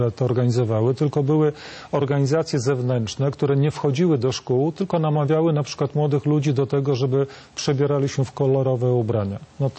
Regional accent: Podlaskie Voivodeship, Poland; bo sam pochodzę z Podlasia, mieszkam w Białymstoku.

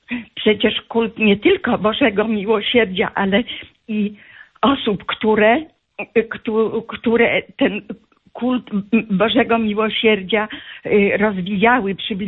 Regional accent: Białystok, Podlaskie Voivodeship, Poland; chciałam jeszcze również wrócić jako białostoczanka do wczorajszej katechezy

